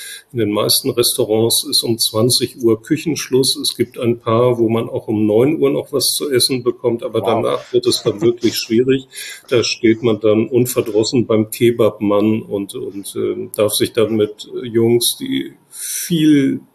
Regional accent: Düsseldorf, North Rhine-Westphalia, Germany; Ja, wir beide sind Düsseldorfer, oder?

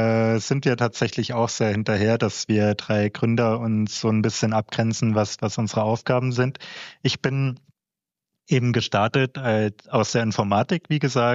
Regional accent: Thuringia, Germany; Ich bin Thüringer ursprünglich.

